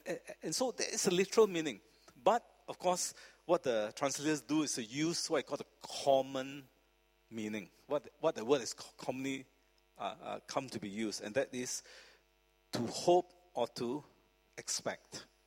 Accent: Malaysia; moved away as an adult; now in Singapore; And I came as a student from Malaysia, wondering what in the world am I doing in Singapore?

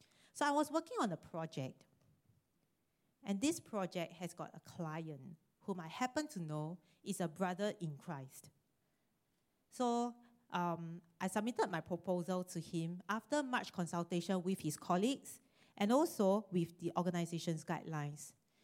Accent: Singapore; Okay, but I'm a Singaporean.

